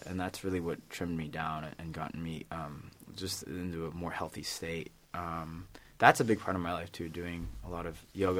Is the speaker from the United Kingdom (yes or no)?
no; Oregon, United States; So we grew up in Oregon. And I grew up in this house. It was a three-bedroom house.